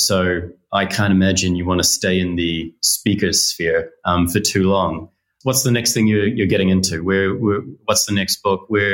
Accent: New Zealand; I grew up in New Zealand, and one of the odd memories I have from, you know, very, very young in primary school was a class trip all about recycling.

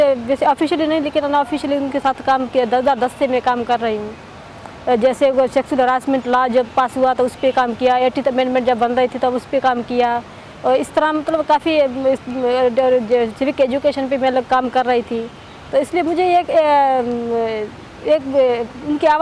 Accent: Tharparkar, Sindh, Pakistan; میرا تعلق تھرپارکر سے ہے، وہ بالکل ایک بیکورڈ ایریا ہے،

